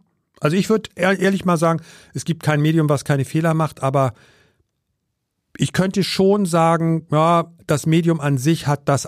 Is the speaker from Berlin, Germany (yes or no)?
yes; Berlin, Germany; ich komme aus Berlin und habe dort vor allem amerikanisches und britisches Soldatenradio gehört, AFN und BFBS.